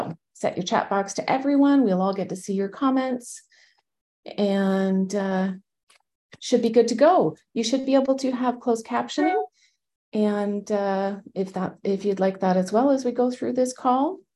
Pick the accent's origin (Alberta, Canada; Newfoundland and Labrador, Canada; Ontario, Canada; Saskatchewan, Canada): Ontario, Canada; I am Canadian from north of Toronto and heading back to New York.